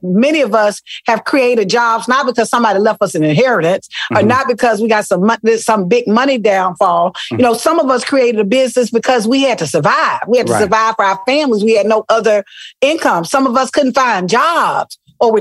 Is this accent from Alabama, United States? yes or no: yes; Selma, Alabama, United States; also born or lived in Mobile; Listen, I am from Selma, Alabama. Mobile. Ooh. I spent part of my life in Mobile on the coast. And then the majority of my life in a little city called Selma.